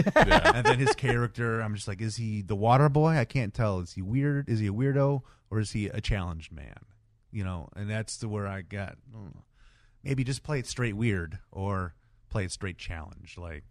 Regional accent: Detroit, Michigan, United States; They didn't realize I was from Detroit, and then I drove 10 hours to come in for the interview.

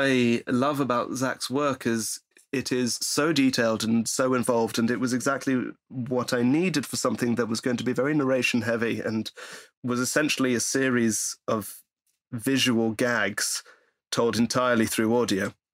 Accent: Belgium; although I sound like this, I grew up in Belgium and my parents worked for the European Union, which is why I lived in Belgium.

